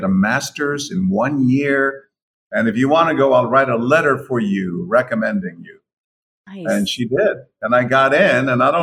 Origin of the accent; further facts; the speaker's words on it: San Antonio, Texas, United States; That's right. Born and raised seven generations. Seven, before Texas was even a state.